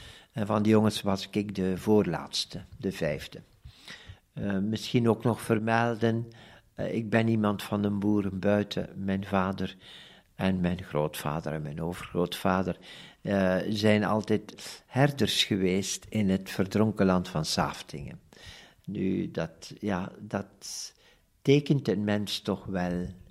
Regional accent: Kieldrecht, Flanders, Belgium; Ik ben afkomstig uit het Waasland. Kieldrecht, om precies te zijn. Ik ben dan daar in de buurt in Sint-Niklaas op college geweest.

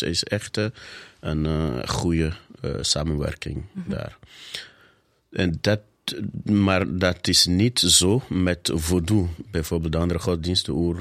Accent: Benin; Dutch is a second language; moved away as an adult; now in Belgium; Ik ben afkomstig van Benin. Benin, voor degenen die het niet kennen, dat ligt in West-Afrika tussen Nigeria en Togo. Een Franstalige gebied. Daar ben ik geboren en opgegroeid.

